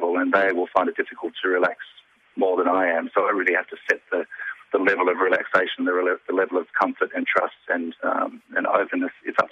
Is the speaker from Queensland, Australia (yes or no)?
no; Broken Hill, New South Wales, Australia; I'm very passionate about Broken Hill. It's my hometown.